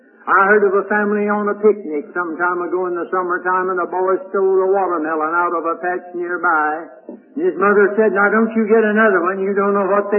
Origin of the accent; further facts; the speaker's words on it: United States; born there; I'm an American by birth and a Christian by the second birth and a Baptist by conviction.